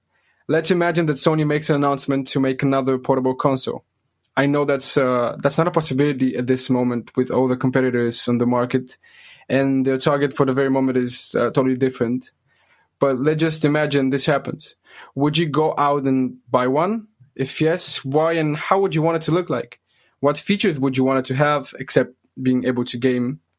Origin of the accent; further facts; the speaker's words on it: Bulgaria; English is a second language; now in Denmark; I'm from Bulgaria, a small country in Europe, and I currently work and study in Denmark.